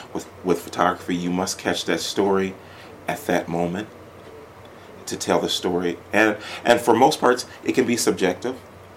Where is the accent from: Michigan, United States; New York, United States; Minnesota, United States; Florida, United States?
Michigan, United States; Detroit; I'm from Detroit, so about beyond 20-something years ago, I was doing graphic design.